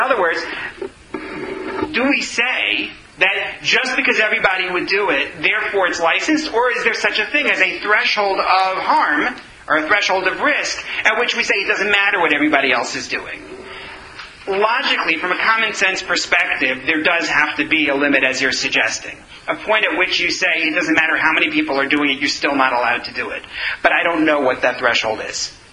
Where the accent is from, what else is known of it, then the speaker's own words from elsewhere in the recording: New York, United States; now in Toronto, Canada; or at least, I grew up in New York, maybe here at the CN Tower question, right?